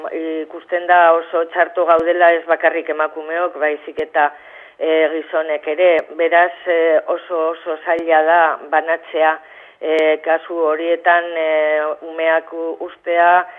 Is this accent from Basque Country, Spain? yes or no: yes; Barakaldo, Basque Country, Spain; Ba, geun badakizue Barakaldokoa gara.